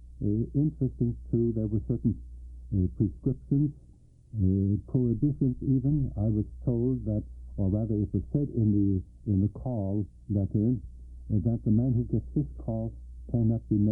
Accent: Frankenmuth, Michigan, United States; And I came from Frankenmuth, my father was

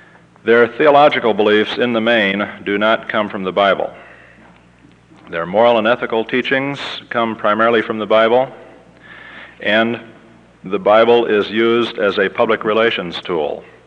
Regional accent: California, United States; we're talking about around 385,000 Mormons in my home state of California.

